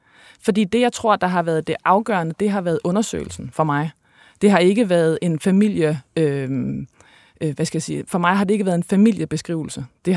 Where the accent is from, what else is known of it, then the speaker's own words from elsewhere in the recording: North Denmark Region, Denmark; Ja, jeg er vokset op i Thy primært alene med min mor, og i virkeligheden i et relativt provincielt liv